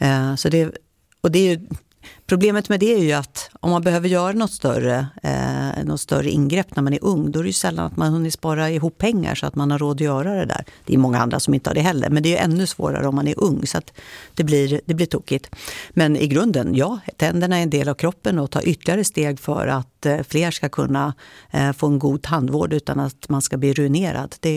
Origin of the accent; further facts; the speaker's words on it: Uppsala, Uppsala County, Sweden; annan favorit som kommer från min hemstad … Okay. Låten … om att växa upp i Uppsala.